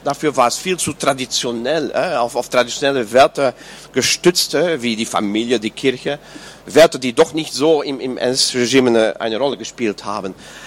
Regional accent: Belgium; wie man das bei uns in Belgien und in Frankreich nannte, die Neue Ordnung.

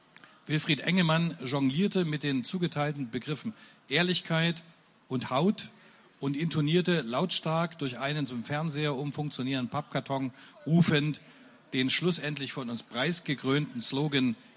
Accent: Werdau, Saxony, Germany; in Werdau, seiner und meiner Heimatstadt übrigens

